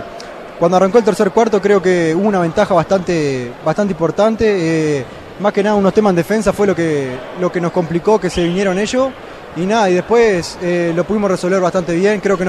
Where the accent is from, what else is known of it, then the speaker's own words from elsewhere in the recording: Paysandú, Uruguay; Llegué en el 2022 al club, soy de Paysandú.